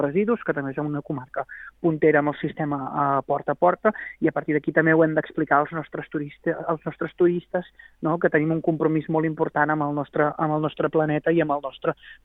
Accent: Gironella, Catalonia, Spain; jo en aquest cas soc del municipi de Gironella

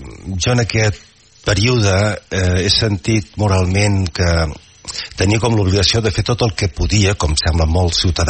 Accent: Catalonia, Spain; com a catalans que estimem Catalunya

